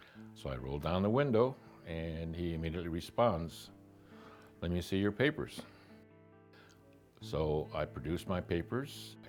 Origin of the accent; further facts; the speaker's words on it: Arizona, United States; I was born and raised in Arizona, and I'm a citizen for 70 plus years.